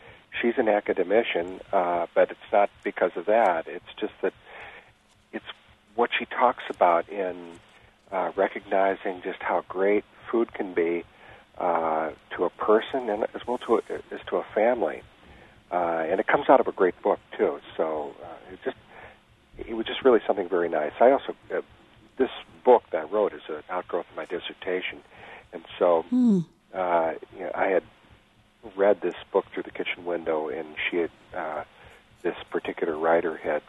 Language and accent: English; Elmhurst, Illinois, United States; but I grew up in Elmhurst, Illinois, and I was part of one of nine children in a big Irish Catholic family